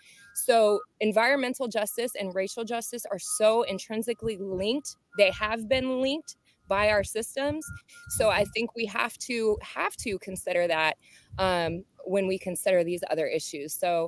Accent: Florida, United States; because I'm from Central Florida. I grew up 40 minutes from Orlando.

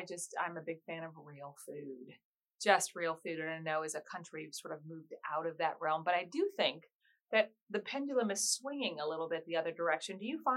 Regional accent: the South, United States; I'm from the South. I sort of grew up with it.

